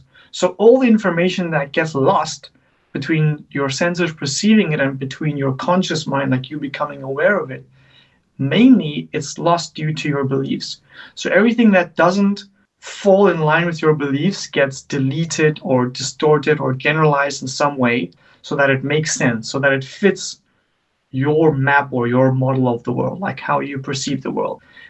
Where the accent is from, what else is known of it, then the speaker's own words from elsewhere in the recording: South Africa; I'm a South African.